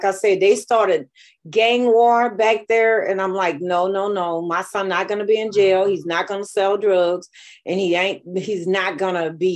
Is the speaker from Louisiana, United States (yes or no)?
yes; New Orleans, Louisiana, United States; I am the CEO of Resilient by Design. I was raised in New Orleans housing projects. In 1996, I decided that me and my son, it was time to get out of the war zone.